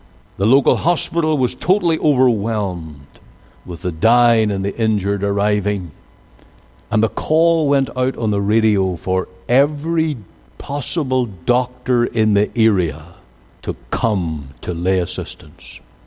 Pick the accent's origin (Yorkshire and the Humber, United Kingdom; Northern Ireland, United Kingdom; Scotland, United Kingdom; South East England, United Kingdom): Northern Ireland, United Kingdom; In August 15th, 1988, in my hometown where I grew up, exploded a 500-pound bomb that was set by a group calling themselves the Real IRA.